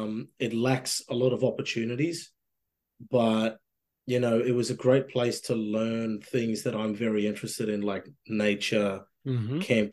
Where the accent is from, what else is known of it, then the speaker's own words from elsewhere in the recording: Mossman, Queensland, Australia; I can walk around in my hometown with a machete and a spear, and the cops won't even blink at it because they know, sure, I'm just going hunting, you know? And I, for example, like in Mossman, I can just go set up a camp